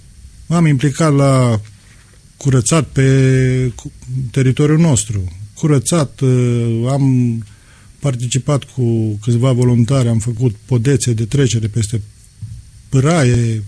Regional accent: Bucovina, Romania; Eu deloc sunt din Bucovina

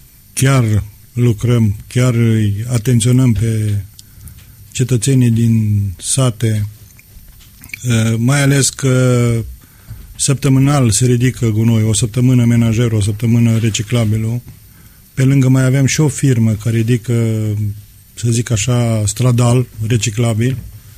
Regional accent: Bucovina, Romania; Eu deloc sunt din Bucovina

